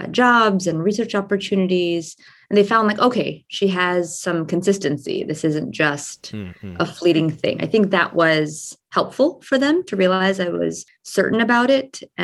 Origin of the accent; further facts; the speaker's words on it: New Jersey, United States; My parents immigrated to New Jersey from India in the 70s. And I was raised in New Jersey and spent most of my young adulthood there on the East Coast.